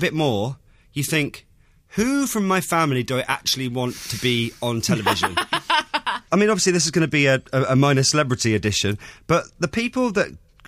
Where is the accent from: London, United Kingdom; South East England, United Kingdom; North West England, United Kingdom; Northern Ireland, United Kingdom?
South East England, United Kingdom; Southampton; We grew up in Southampton together.